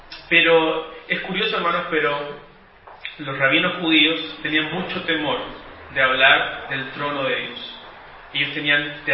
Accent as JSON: {"language": "Spanish", "region": "Los Lagos", "country": "Chile", "said": "Para los que, bueno, no conocen, yo soy de Chiloé y por eso digo estas cosas, ¿ya?"}